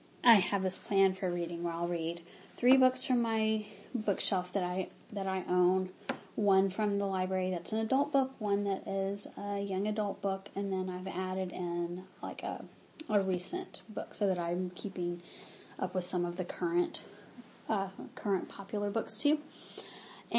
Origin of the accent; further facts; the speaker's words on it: the South, United States; And, you know, I grew up in the South, but I'm not sympathetic to the Southern cause, of course.